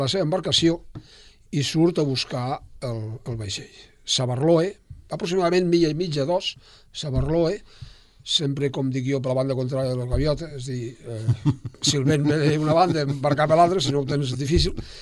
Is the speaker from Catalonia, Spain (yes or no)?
yes; Lleida, Catalonia, Spain; Si soc no, de Lleida mateix.